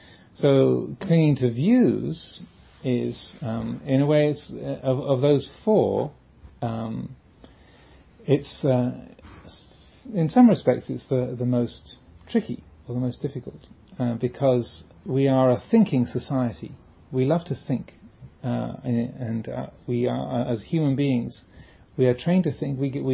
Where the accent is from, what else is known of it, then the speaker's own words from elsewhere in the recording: England, United Kingdom; now in United States; I grew up in England and they drive on the left. And so there's that feeling of, this feels more normal. Even though I've lived in America for more than 13 years